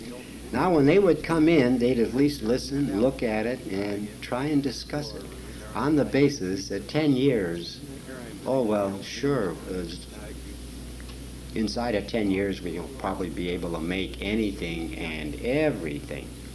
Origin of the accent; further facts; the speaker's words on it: Detroit, Michigan, United States; I says, well, I'm from Detroit. I work for the Ford Motor Car Company.